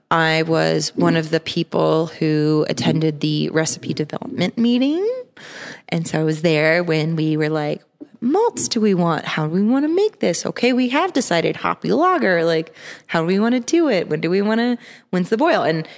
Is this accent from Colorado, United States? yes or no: yes; Colorado, United States; though I grew up in Colorado